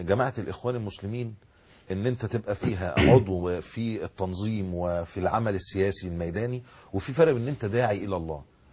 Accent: Alexandria, Alexandria Governorate, Egypt; زي فضيله الشيخ المحلاوي بارك الله في عمره عندنا في اسكندريه،

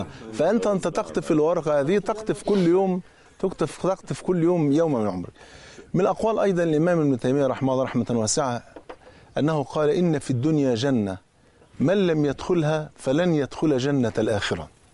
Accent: Egypt; ودي بتفكرني بورقة النتيجة عندنا في مصر

